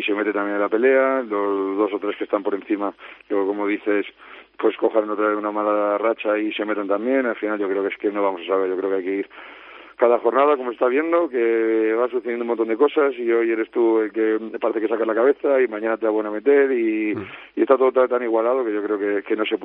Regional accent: Madrid, Community of Madrid, Spain; yo por suerte soy de Madrid

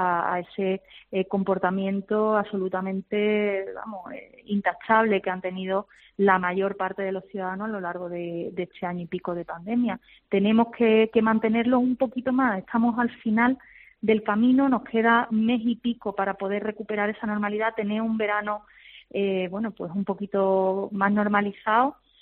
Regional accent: Málaga, Andalusia, Spain; Pues yo creo que ahí somos los malagueños los que marcamos un poco ese comportamiento

